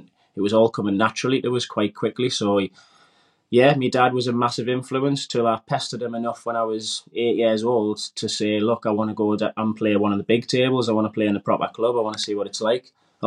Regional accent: Wallsend, North East England, United Kingdom; Grew up in a small town, Walls End in Newcastle, and just basically grew up like everybody else in a normal sort of working class housing

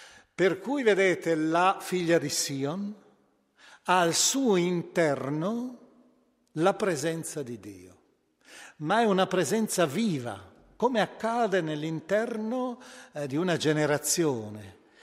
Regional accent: Milan, Lombardy, Italy; io penso alla mia città d'origine, Milano

